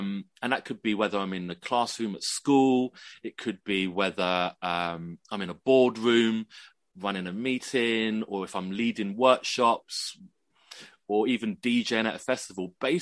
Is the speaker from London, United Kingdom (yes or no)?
yes; London, United Kingdom; And I think it's partly because I grew up in London, and so I forgive the pun, I pine for green and nature, because I don't see very much of it. It's quite an alien concept for my London being to be surrounded by trees.